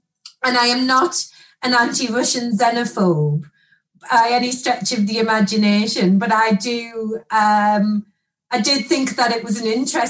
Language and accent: English; Sunderland, North East England, United Kingdom; growing up in Sunderland. I'm from a single parent family. I grew up in social housing largely or private rented, one of the two.